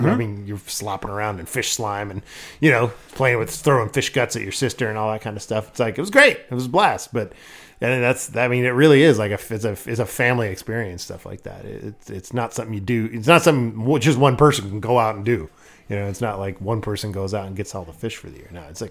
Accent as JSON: {"language": "English", "town": "Port Alsworth", "region": "Alaska", "country": "United States", "tie": "born or raised there", "said": "I see the kids that I grew up with in Port Allsworth as, you know, you see them and it's like, well, we pick right back up."}